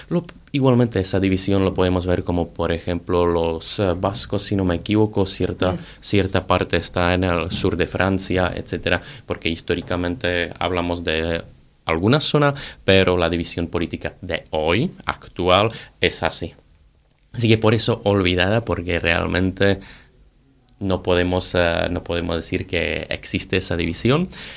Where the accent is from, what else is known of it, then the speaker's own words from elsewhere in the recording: Ostrava, Moravian-Silesian Region, Czechia; Spanish is a second language; soy de Ostrava, nacido en la parte de Ostrava que es la Silesiana, detrás, de la, detrás del río Ostravice, porque ese río dividía la Silesia de la Moravia.